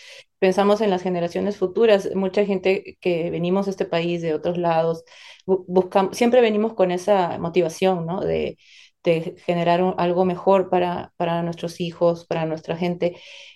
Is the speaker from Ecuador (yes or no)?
no; Peru; moved away; en mi caso, creciendo en Perú, pues nuestras raíces están vivas, ¿no?